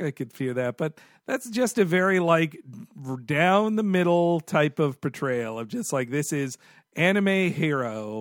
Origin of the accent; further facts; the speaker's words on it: United States; Yeah, look, I'm American.